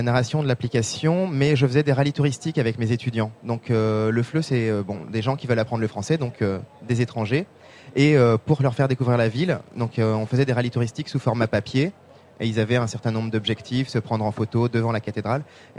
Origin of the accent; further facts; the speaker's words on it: Rouen, Normandy, France; on est tous les deux natifs de Rouen. On est tous les deux habitants et amoureux de notre ville.